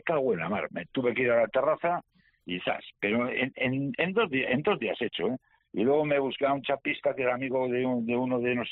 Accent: Basque Country, Spain; now in León, Spain; esos 6 o 8 que somos del País Vasco afincados allí por motivos familiares como yo

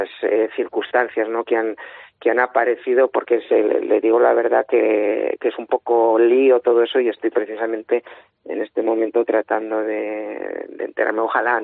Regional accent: Aragon, Spain; como al aragonés que soy, usted no se puede ni imaginar lo orgulloso los que vivimos fuera

